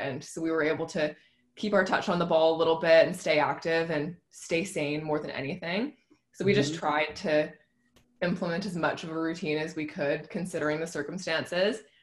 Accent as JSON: {"language": "English", "town": "Vancouver", "region": "British Columbia", "country": "Canada", "tie": "born or raised there", "lives_now": "Toronto, Canada", "said": "We grew up in Vancouver and our parents are still there. But so we moved out to Toronto to be closer to the center and train full time."}